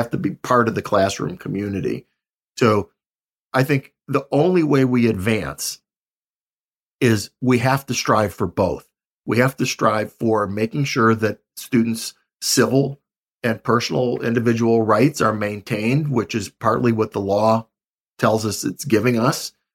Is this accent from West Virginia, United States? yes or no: no; Buffalo, New York, United States; I'm from Buffalo, New York, and my favorite football coach was Marv Levy